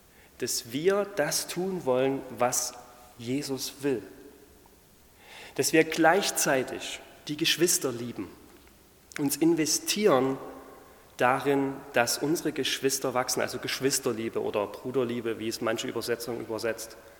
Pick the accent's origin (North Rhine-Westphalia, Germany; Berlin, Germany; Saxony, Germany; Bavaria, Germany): Saxony, Germany; Crimmitschau; ich komme aus Grimmitschau